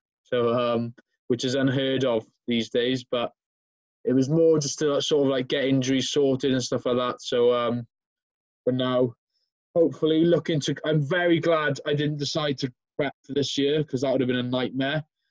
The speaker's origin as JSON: {"language": "English", "town": "Swansea", "region": "Wales", "country": "United Kingdom", "said": "I'm from Swansea, which is south..."}